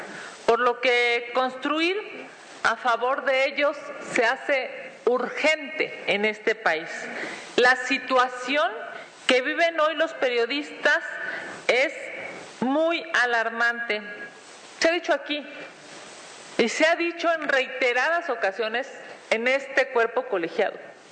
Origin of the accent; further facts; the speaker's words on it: Mexico; lo que nos obliga a reflexionar como mexicanos